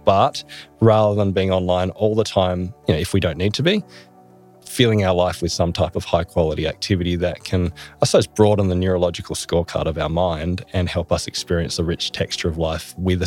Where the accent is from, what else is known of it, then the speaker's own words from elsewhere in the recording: Tasmania, Australia; our partner from my home state of Tasmania.